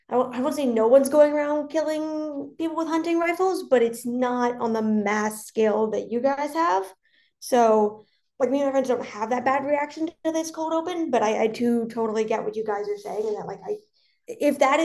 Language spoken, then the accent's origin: English; Canada; So I'm Canadian and my friends are Canadian.